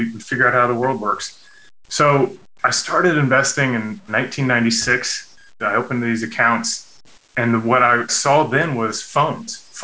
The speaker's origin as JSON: {"language": "English", "town": "Kansas City", "country": "United States", "said": "I'm from Kansas City, middle-class background. My parents made me have jobs, and the only one I could stomach at the time was mowing yards."}